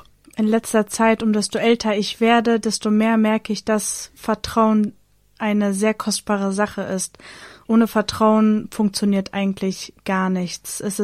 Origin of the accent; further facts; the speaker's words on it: Bremen, Germany; Ich komme aus Bremen und mache momentan eine Ausbildung als Kauffrau für Büromanagement